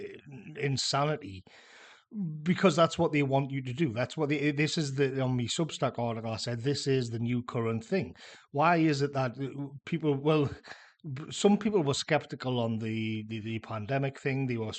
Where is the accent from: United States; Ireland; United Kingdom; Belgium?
United Kingdom; I just don't see why this should affect us in Britain. I don't see how our interests as British people are somehow magically connected to the Middle East